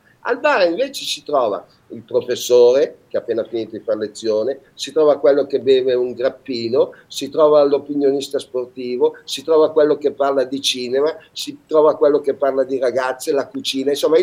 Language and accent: Italian; Milan, Lombardy, Italy; E io ho avuto un'infanzia fantastica, in una zona meravigliosa